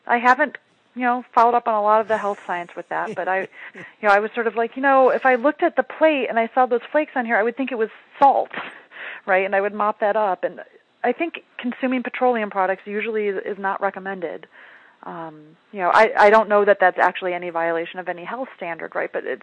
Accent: Michigan, United States; I'm actually from Michigan, and so I came up, one of my first jobs was at a Big Boy

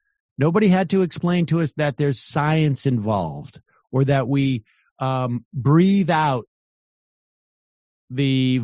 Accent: United States; because I'm an American, I have the right to go into a private business.

